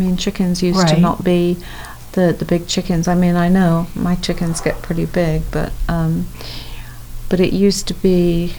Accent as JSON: {"language": "English", "region": "England", "country": "United Kingdom", "said": "I don't know if you can realize I'm from England."}